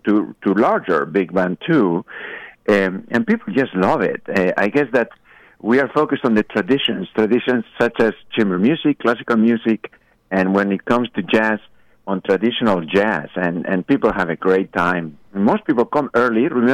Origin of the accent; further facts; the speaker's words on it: Spain; so I come originally from Spain